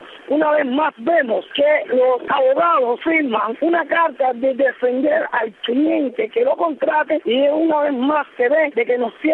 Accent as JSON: {"language": "Spanish", "country": "Cuba", "said": "como ciudadanos cubanos que somos."}